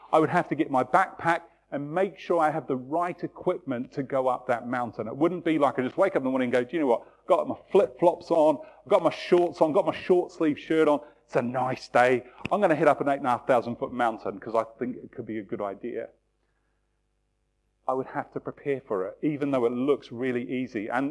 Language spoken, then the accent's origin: English; New Plymouth, Taranaki, New Zealand; I come from New Zealand. And I used to live in this place called New Plymouth. It's like the old Plymouth, but different. And it's kind of on the coast of New Zealand, but it sits on a peninsula on the west coast of New Zealand.